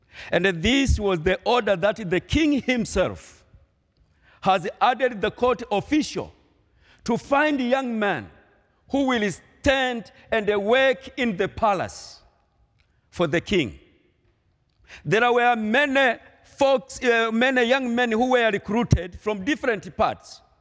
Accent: Tanzania; first language Swahili; English is a second language; Dear folks, sometimes my accent can be a challenge to you. In Tanzania, we are speaking Swahili language.

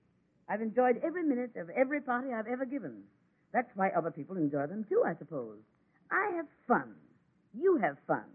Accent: San Francisco, California, United States; also born or lived in London / Paris / Rome / Venice; San Francisco is my hometown, Rudy. But I've lived in London, Paris, Rome, Venice, Cairo, New York, practically everywhere.

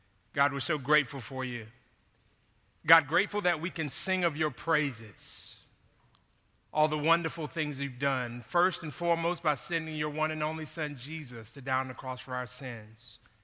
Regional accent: Jacksonville, Florida, United States; I grew up in Jacksonville, and so there was a pool called Moncrief Street Pool.

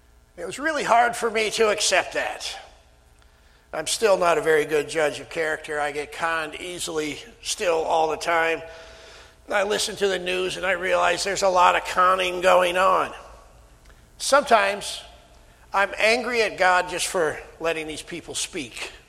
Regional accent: Sioux Center, Iowa, United States; I came back from seminary to my hometown of Sioux Center one time.

